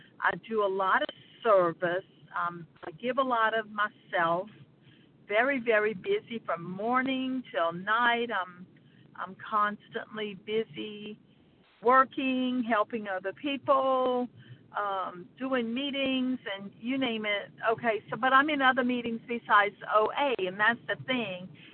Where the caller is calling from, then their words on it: Louisiana, United States; from Louisiana.